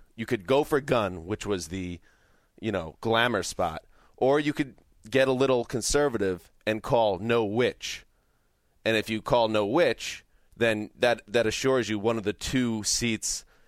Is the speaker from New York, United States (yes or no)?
yes; New York, United States; We grew up in New York, a town north of New York City